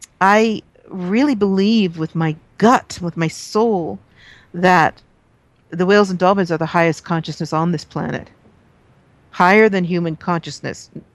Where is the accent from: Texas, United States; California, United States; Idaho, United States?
California, United States; because I'm a Californian and we're afraid of big white sharks.